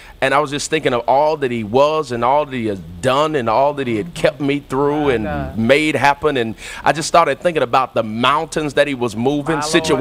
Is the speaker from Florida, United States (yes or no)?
yes; St. Petersburg, Florida, United States; now in Chicago, United States; I'm originally from St. Petersburg, Florida. Ended up in Chicago at a school called Moody Bible Institute.